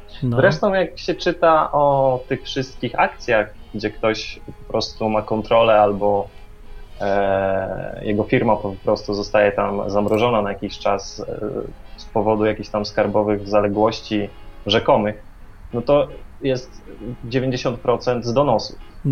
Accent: Poznań, Greater Poland Voivodeship, Poland; Właśnie, ja jestem z Poznania

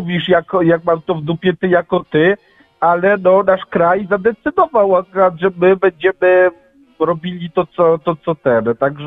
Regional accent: Silesian Voivodeship, Poland; bo ja ze Śląska jestem

